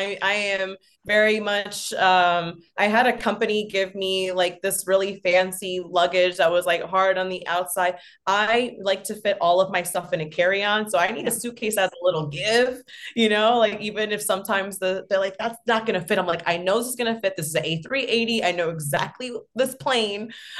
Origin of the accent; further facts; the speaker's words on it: New York, United States; Also, I'm from New York. So like the gaudy Italian